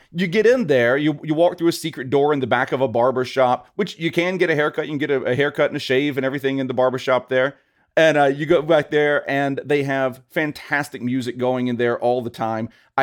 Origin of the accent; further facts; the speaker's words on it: Louisiana, United States; And I am a Southern boy. I grew up in Louisiana.